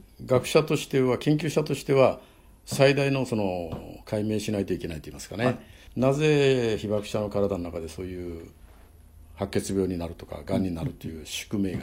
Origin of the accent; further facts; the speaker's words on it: Nagasaki, Japan; born there; その歴史的な連続線上に長崎というものがあってですね、で私はそこに1943年に生まれたということになりますね。